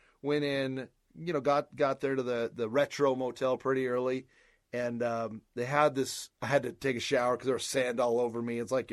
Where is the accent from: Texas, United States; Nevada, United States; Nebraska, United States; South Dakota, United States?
Nevada, United States; Pahrump; I grew up in Pahrump, Nevada, and then I went to college.